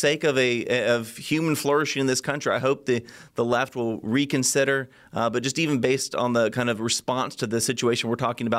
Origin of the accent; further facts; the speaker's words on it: Florida, United States; Marco Rubio, my home state of Florida senator, he's well respected on the world stage.